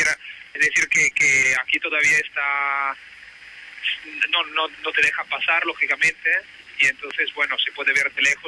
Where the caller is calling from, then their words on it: Barcelona, Catalonia, Spain; os llamo porque estaría ahora aquí cerca del mercado de San Antonio y de Barcelona